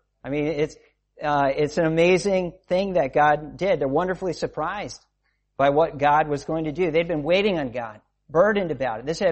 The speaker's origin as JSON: {"language": "English", "region": "Scotland", "country": "United Kingdom", "said": "We're from Scotland. So I'm a Baptist minister on the south side of Edinburgh."}